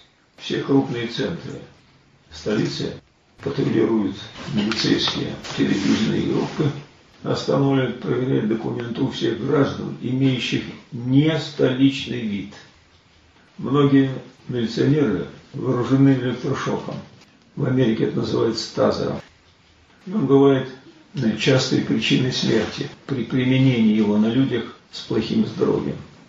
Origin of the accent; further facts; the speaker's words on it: Moscow, Russia; Это я как коренной москвич могу вам сказать.